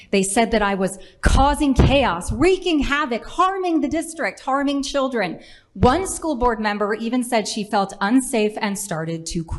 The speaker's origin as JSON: {"language": "English", "region": "Rhode Island", "country": "United States", "said": "I am a mother from Rhode Island who was sued by the teachers' union"}